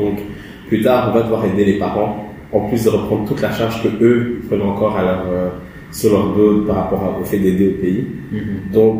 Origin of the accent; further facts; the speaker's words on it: Rwanda; born there; Je suis né au Rwanda, hein, en 1992, hein, 92 pour les Français, septembre, Balance.